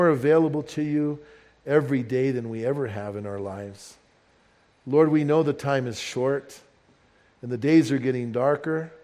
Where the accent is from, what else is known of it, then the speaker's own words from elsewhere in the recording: Bernalillo, New Mexico, United States; And I grew up in Bernalillo, so I would ride up and down the valley.